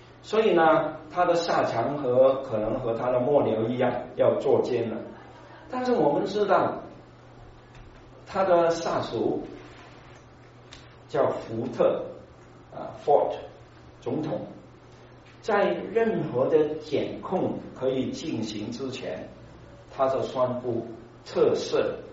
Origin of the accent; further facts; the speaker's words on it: Hong Kong; 最近我我常常因为我是香港来嘛，所以就常常看香港的一些新闻。